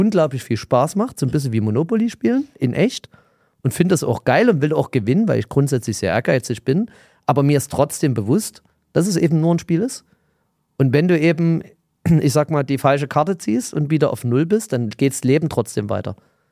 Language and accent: German; Saxony, Germany; zeig dir dann gerne Bilder vom Balkon ins Elbsandsteingebirge, da wo ich aufgewachsen bin, nur Natur